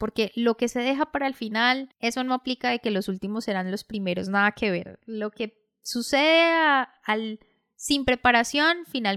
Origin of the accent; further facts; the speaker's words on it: Colombia; en Colombia siempre decimos, como buenos colombianos, llegamos tarde o lo dejamos para última hora.